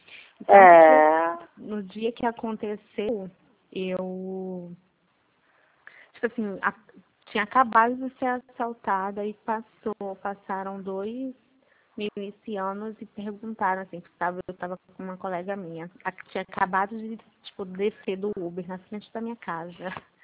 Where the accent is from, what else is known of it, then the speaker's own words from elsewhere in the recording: Pernambuco, Brazil; now in Rio de Janeiro, Brazil; porque na verdade eu não sou daqui, do Rio, eu sou de Pernambuco.